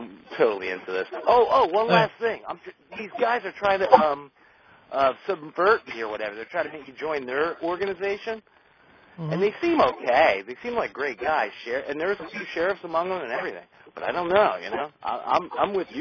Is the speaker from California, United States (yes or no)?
no; Rhode Island, United States; from Rhode Island.